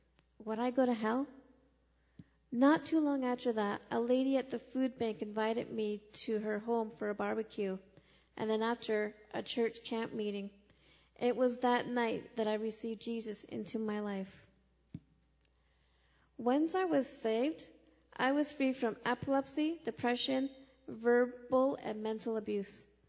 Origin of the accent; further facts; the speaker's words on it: Brantford, Ontario, Canada; I grew up on Brantford, Ontario Reserve, with two sisters and two brothers in a dysfunctional home.